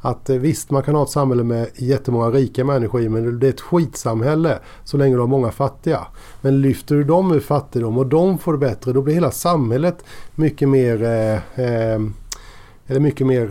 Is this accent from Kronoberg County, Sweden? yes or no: yes; Kosta, Kronoberg County, Sweden; För jag är ju arbetarunge från Kosta.